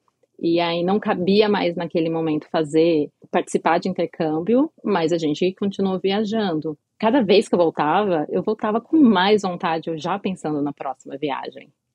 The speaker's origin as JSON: {"language": "Portuguese", "region": "São Paulo", "country": "Brazil", "tie": "born or raised there", "also_born_or_lived": "New Jersey", "said": "Eu nasci em São Paulo, mas eu cresci no interior de São Paulo. E eu voltei pra lá quando eu fui fazer faculdade."}